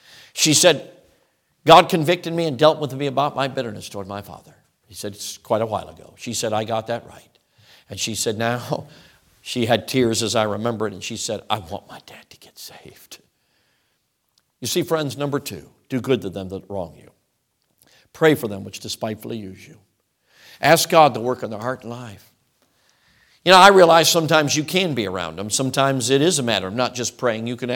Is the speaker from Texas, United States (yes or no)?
no; Wisconsin, United States; Now, I'm from Wisconsin. I think we can garden it.